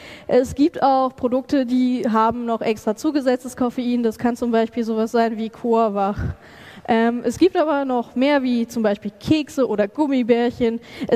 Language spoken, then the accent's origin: German; Regensburg, Bavaria, Germany; Ich komme aus Regensburg, das ist Bayern